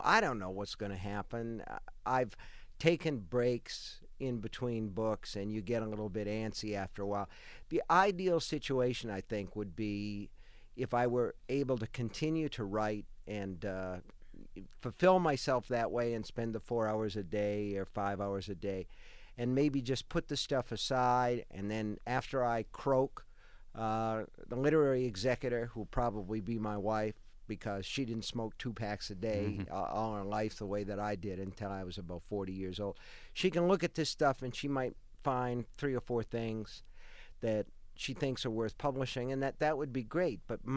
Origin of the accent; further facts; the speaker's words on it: Stratford, Connecticut, United States; We grew up in Stratford, Connecticut